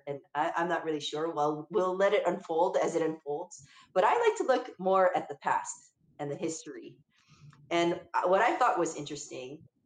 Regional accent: Honolulu, Hawaii, United States; I think the influences of growing up in Hawaii is huge

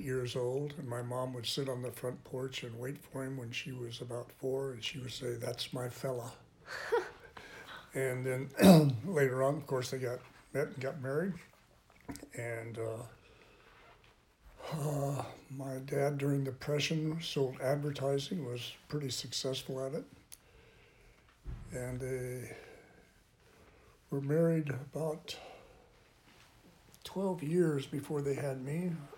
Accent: Burbank, California, United States; also born or lived in Los Angeles; I was born in Los Angeles, California, and I grew up there in Los Angeles till I was about 7, and then we moved to Burbank.

